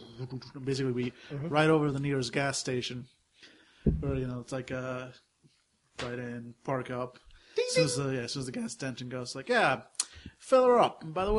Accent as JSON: {"language": "English", "region": "New York", "country": "United States", "said": "because we're from New York. Any place that's not New York or L.A. is the South."}